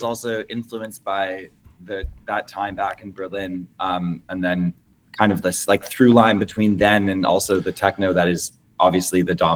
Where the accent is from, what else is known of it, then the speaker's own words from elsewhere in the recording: Canada; like I say American loosely because I'm from Canada